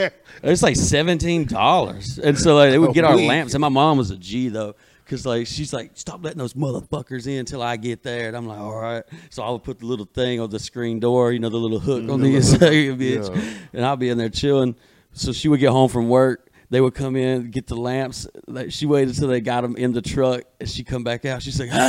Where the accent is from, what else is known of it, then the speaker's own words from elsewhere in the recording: Muscadine, Alabama, United States; Dude, I grew up in Muscadine, Alabama.